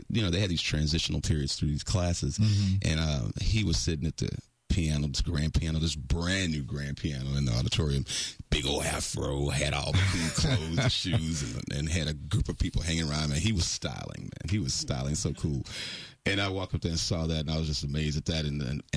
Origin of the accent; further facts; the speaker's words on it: Texas, United States; primarily, I was from Fifth Ward, and my life was that covert crime.